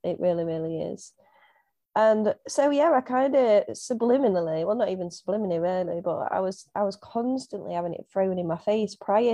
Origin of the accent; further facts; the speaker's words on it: East Midlands, United Kingdom; accent: Derbyshire; Derbyshire, as a lot of people can tell from my accent. Apparently, I have a very strong one that I never knew before, but there we go.